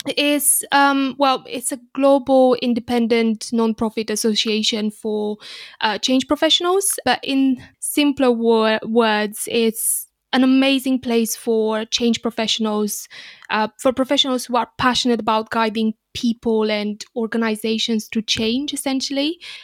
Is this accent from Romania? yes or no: yes; Romania; English is a second language; I'm originally from Romania, as you can tell from my accent and my surname as well.